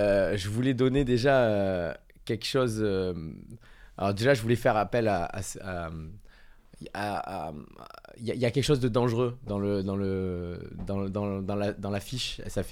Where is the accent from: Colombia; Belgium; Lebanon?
Colombia; now in France; J'ai déménagé de Colombie et je me suis dit, vas-y, je vais faire ça de ma vie. Donc, je suis arrivé en France et voilà, il n'y avait rien.